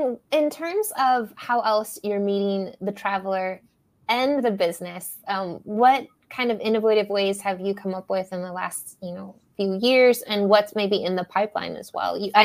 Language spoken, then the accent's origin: English; United States; moved away as an adult; now in Mexico; I'm an expat. I spent, you know, I'm from the United States, live in Mexico, came here in my early 20s.